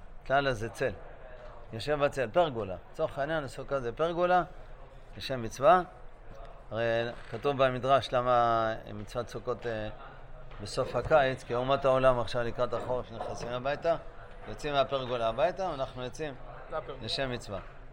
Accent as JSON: {"language": "Hebrew", "town": "Bnei Brak", "region": "Tel Aviv District", "country": "Israel", "tie": "born or raised there", "said": "אני זוכר שכונה שלי בילדותי בבני ברק"}